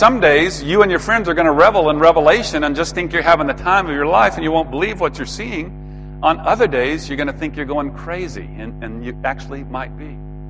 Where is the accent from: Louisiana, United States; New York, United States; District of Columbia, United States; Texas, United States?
Texas, United States; that may be hard for you to believe, you know, growing up in Texas in the 1960s, conservative Texas, but I was not a churchgoer.